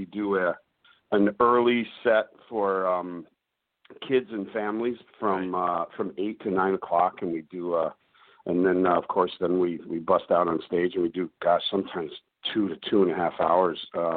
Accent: New York, United States; we had you guys know I'm from New York, and we did our Beach Cities ball drop, just like in Times Square

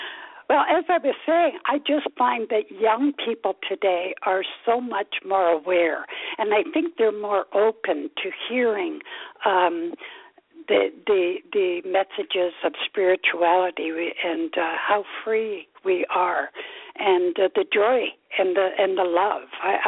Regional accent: Canada; And I'm Canadian, so I don't, I can't vote

